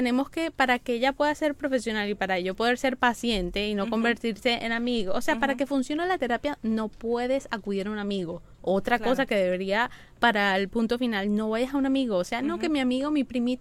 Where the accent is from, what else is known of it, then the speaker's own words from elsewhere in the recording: Colombia; los latinos, nosotros, yo soy de Colombia